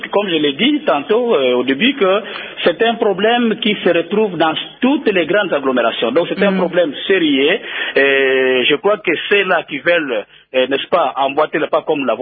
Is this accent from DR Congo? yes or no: yes; Matadi, Kongo Central, DR Congo; Moi, c'est de la ville de Matadi